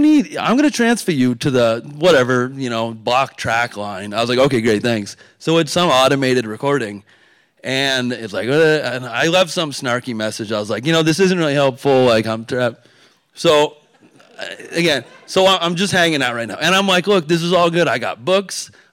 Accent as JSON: {"language": "English", "region": "Vermont", "country": "United States", "said": "And I'm from Vermont, and so we know about mud season in Vermont."}